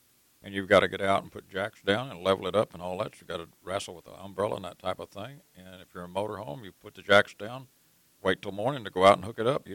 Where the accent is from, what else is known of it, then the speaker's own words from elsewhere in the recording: Tyler, Texas, United States; Well, we're from Tyler, Texas.